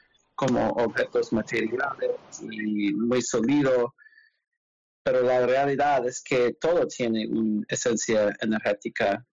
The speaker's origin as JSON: {"language": "Spanish", "town": "Milwaukee", "region": "Wisconsin", "country": "United States", "tie": "born or raised there", "lives_now": "Chicago, United States", "said": "En mi pueblo es Milwaukee."}